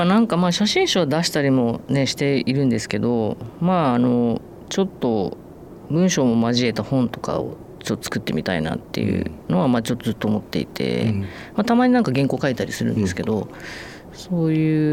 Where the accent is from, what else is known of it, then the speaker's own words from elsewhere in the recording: Kyoto, Japan; moved away as an adult; now in Yokohama, Japan; もう生後1ヶ月とかそんぐらいから京都なので。